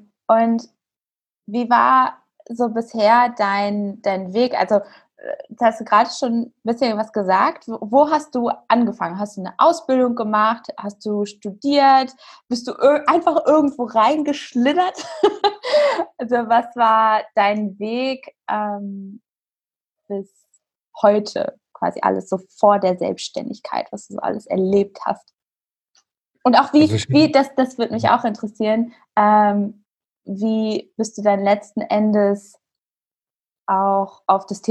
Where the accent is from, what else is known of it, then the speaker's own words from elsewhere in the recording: Hannover, Lower Saxony, Germany; ich komme aus Hannover. Ich kenne das Business.